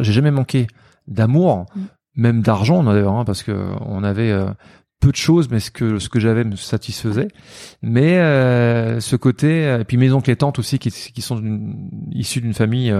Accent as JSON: {"language": "French", "town": "Senlis", "region": "Hauts-de-France", "country": "France", "tie": "born there", "said": "je suis né à Senlis, dans l'Oise, à 100 km de Paris, à peu près 60 km, je ne me rappelle plus."}